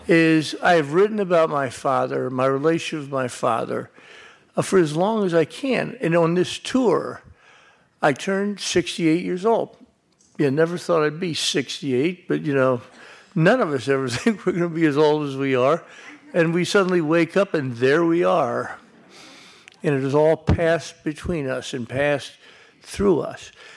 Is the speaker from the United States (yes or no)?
yes; Beaufort, South Carolina, United States; I came from Beaufort, South Carolina